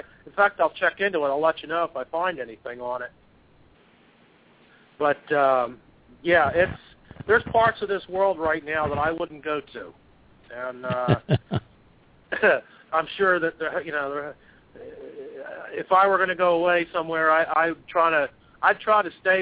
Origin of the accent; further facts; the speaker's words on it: Norristown, Pennsylvania, United States; He was a banker who lived in Norristown, Pennsylvania, which is my hometown.